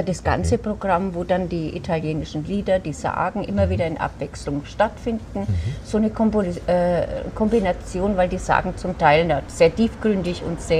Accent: Unterschwaningen, Bavaria, Germany; born there; Ich bin ja in Unterschwaningen geboren.

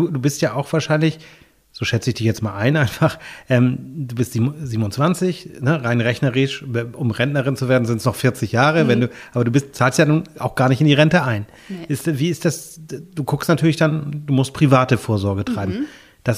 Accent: Schleswig-Holstein, Germany; ich bin ja selber auch in Nordfriesland sozusagen aufgewachsen und geboren und kenne das ja auch so ein bisschen.

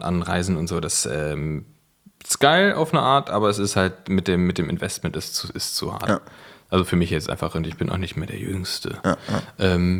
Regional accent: Berlin, Germany; bin ich Berliner Original. Ich bin tatsächlich von hier, bin immer hier gewesen. Ich war mal kurz ein halbes Jahr in Hamburg arbeiten

